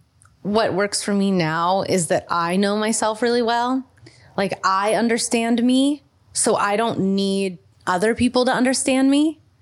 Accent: Montana, United States; I know that my hometown in Montana knows, and I know that people in London know.

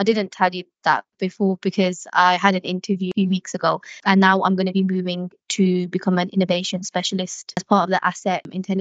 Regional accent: Birmingham, West Midlands, United Kingdom; I work in Coventry, but I'm also from Birmingham

